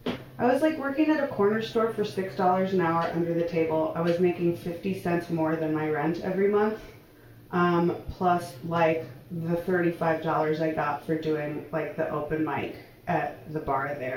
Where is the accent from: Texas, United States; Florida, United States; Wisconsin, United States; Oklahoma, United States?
Wisconsin, United States; Milwaukee; because I grew up in like in Milwaukee, Wisconsin, where it's like you go to school and then you get a job and like have kids and go to work